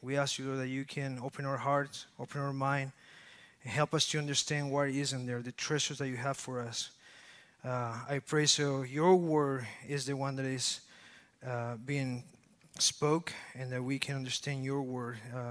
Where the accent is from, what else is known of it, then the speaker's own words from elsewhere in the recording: Chile; I remember when I came from Chile